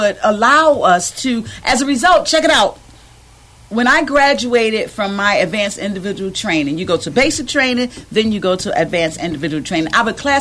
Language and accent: English; Hartford, Connecticut, United States; When I went into the military, and I would share with other soldiers that I was from Hartford, Connecticut, oh, my God, you must be rich.